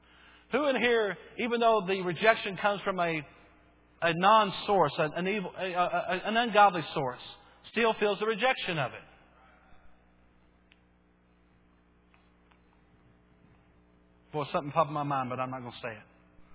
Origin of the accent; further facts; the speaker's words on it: Bowie, Maryland, United States; I remember as a kid where we grew up there in Bowie